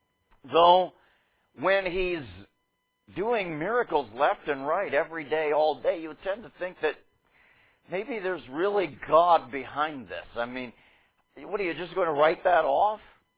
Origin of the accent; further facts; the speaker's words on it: Pittsburgh, Pennsylvania, United States; There was an appliance store in the suburb that I grew up in Pittsburgh